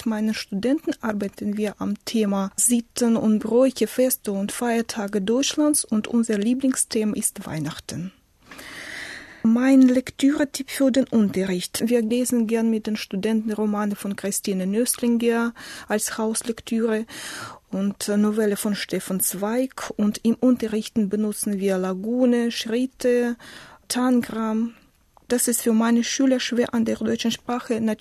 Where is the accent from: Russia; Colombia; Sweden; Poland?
Russia; Saransk, Mordovia; German is a second language; ich komme aus Russland, aus der Stadt Saransk. Ich bin geboren im Jahre 1975 in Russland.